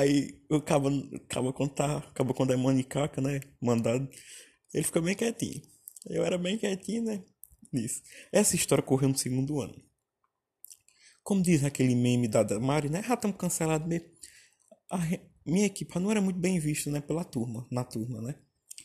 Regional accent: Northeast Region, Brazil; Porque a gente é do Nordeste.

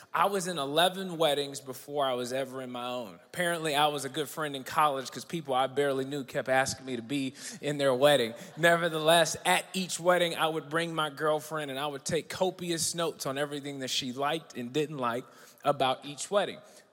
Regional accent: Dallas, Texas, United States; Number one, I am from Dallas

